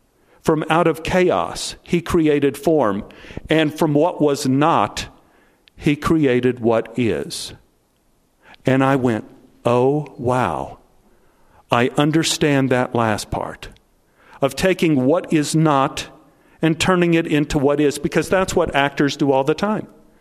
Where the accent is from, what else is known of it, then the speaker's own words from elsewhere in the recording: Texas, United States; I mean, I grew up in Texas where a man's shopping cart is sacrosanct.